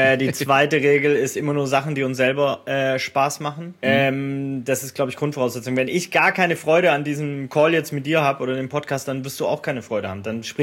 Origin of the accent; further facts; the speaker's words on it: Baden-Württemberg, Germany; Ich komme aus dem Bildungsbürgertum, aus dem Schwabenland, mein Vater war Arzt